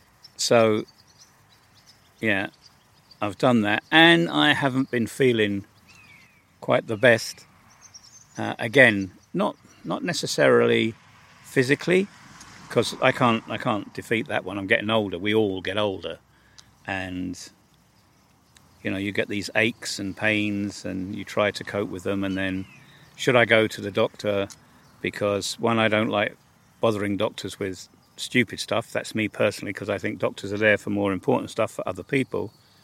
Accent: United Kingdom; Being British with the love of grass, we'll have it nice and short.

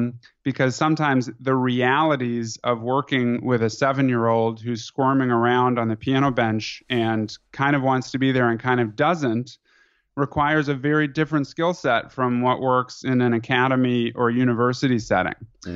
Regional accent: Louisville, Kentucky, United States; also born or lived in Chicago; I'm originally from the Midwest, a town called Louisville, Kentucky, which is most famous for Muhammad Ali and for the Kentucky Derby. But I was born in Chicago and had some roots there.

